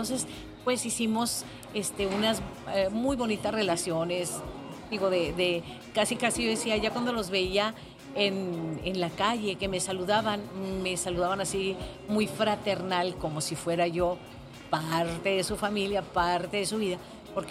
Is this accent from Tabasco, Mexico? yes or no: no; Ciudad Juárez, Chihuahua, Mexico; venimos a ser, somos gente de Juárez, hicimos gente de Juárez para Juárez